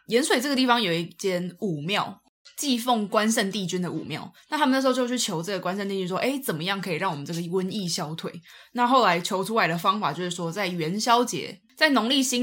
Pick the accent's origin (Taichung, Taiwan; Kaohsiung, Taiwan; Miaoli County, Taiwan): Taichung, Taiwan; 身为台中人，就一定会中